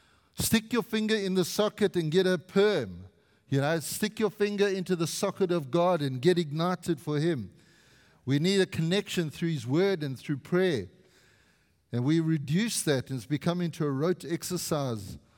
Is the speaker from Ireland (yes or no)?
no; South Africa; now in Canada; It's not come here and be South African. I'm always going to be South African. I am now a Canadian citizen and I'm inculcated and I understand the culture.